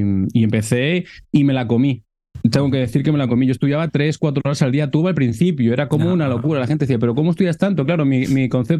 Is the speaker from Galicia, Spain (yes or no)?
yes; Marín, Galicia, Spain; born there; now in Canary Islands, Spain; yo soy gallego de nacimiento, nací en Marín, que es un pueblito que está en la provincia de Pontevedra, pero bueno, ya llevo viviendo en Canarias pues casi ya para, a ver, 15, 17 años por ahí